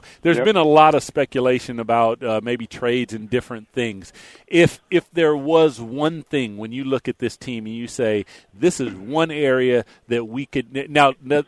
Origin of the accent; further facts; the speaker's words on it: Washington, United States; I'm from Washington, and he's from Tacoma